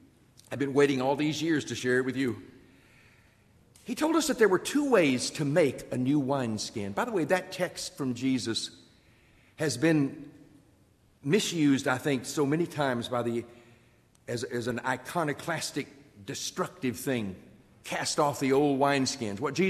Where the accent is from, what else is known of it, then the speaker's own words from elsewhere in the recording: Virginia, United States; I'm from Virginia.